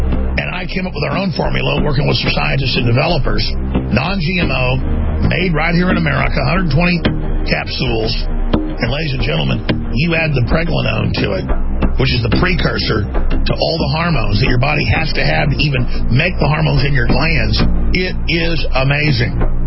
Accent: Texas, United States; I mean, I am a guy from Texas that's pro-gun, and I'm pro-life and all the rest of it.

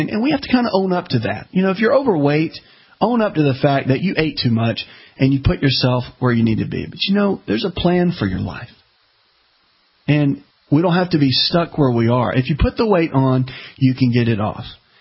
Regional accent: the South, United States; Now, listen, I'm from the South. Okay, I get this. That we do fried chicken down here.

